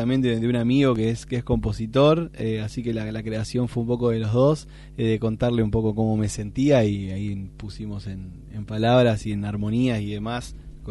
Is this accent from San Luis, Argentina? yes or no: no; Rosario, Santa Fe, Argentina; Yo soy de la ciudad de Rosario.